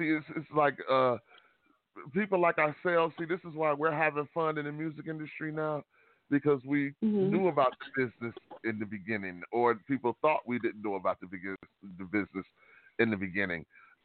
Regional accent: Detroit, Michigan, United States; I tell people, you know, I'm from the East. You know, I'm born and raised in Detroit.

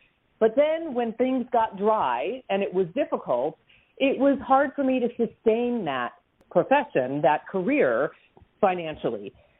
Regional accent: New Jersey, United States; also born or lived in New York City; I live in Indiana. But I grew up, I was born in New York City and was raised in New Jersey and had a wonderful life there as a kid growing up.

